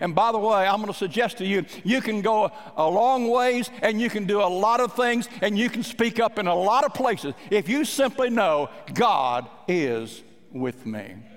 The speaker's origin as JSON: {"language": "English", "region": "Oklahoma", "country": "United States", "tie": "born or raised there", "said": "I grew up in Oklahoma, and when I was just a boy, my summer job was to go out in the cotton fields and to chop the weeds out of the cotton."}